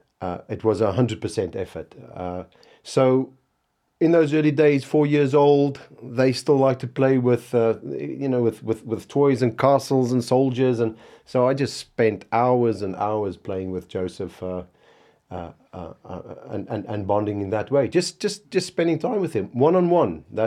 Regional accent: South Africa; growing up in South Africa, rugby's in my blood

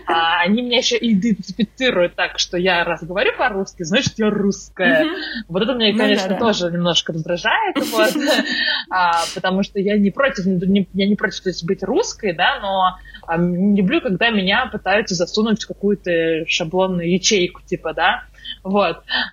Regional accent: Uzbekistan; also born or lived in Moscow; я говорю, что я там из Узбекистана

